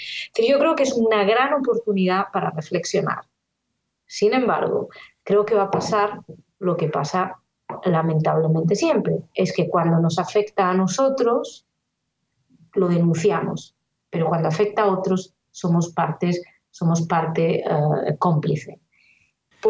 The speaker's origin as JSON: {"language": "Spanish", "country": "Spain", "said": "como española o como demócrata, me produce una profunda tristeza ver lo que está sucediendo"}